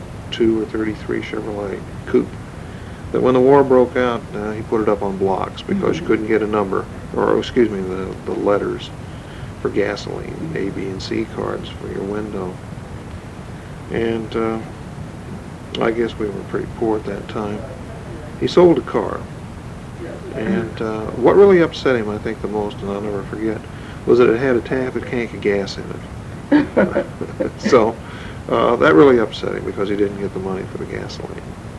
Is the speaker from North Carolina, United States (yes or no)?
no; Decatur, Illinois, United States; Yes, I was born and raised here in Macon County, Decatur, Macon County.